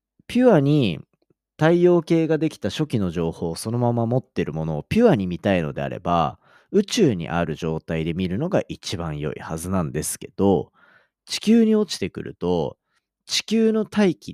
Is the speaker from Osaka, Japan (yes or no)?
no; Kawasaki, Kanagawa, Japan; まあ僕は転勤族だったからなんか地元川崎とか言ったけど、その前に違うとこ住んでたりもしたし、その後違うとこ転校したりもしたしっていうんですけど、まあ川崎にいた頃に